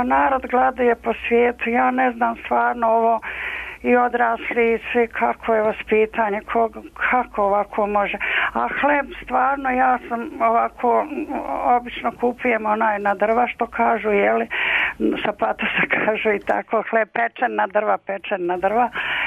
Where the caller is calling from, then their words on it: Belgrade, Serbia; Ja sam sa Vračara u Beogradu.